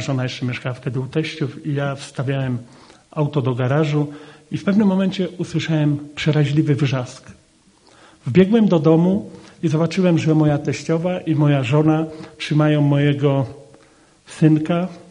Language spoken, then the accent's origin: Polish; Włocławek, Kuyavian-Pomeranian Voivodeship, Poland; moved away as an adult; now in Silesia, Poland; 21 lat temu, że przyjechałem tutaj na Śląsk. Ja pochodzę z Polski Centralnej, z Włocławka i przyjechałem tutaj do pracy na kopalni pod Cieszynem.